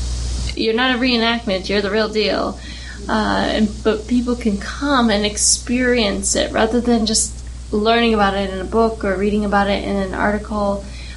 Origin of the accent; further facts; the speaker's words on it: East Coast, United States; You know, when I was growing up, I grew up on the East Coast, where children used to get bused down to the Plymouth Plantation and Sturbridge Village